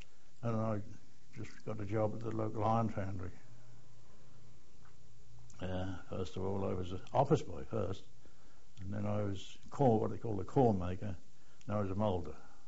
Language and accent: English; Halstead, East of England, United Kingdom; born there; I was born in Halstead, in North Essex, on the 1st of October, 1895.